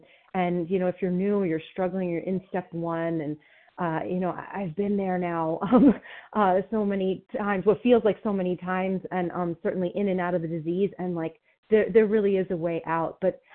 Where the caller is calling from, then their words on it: New Jersey, United States; I'm from New Jersey, and I'm recovered for today.